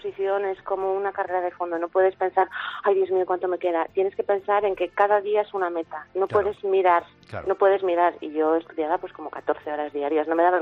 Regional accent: León, Castile and León, Spain; Es un nombre, el origen es visigodo y soy de León.

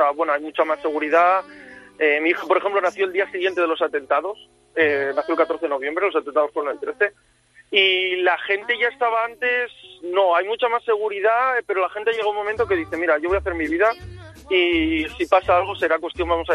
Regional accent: Gijón, Asturias, Spain; Sí, yo soy de Gijón.

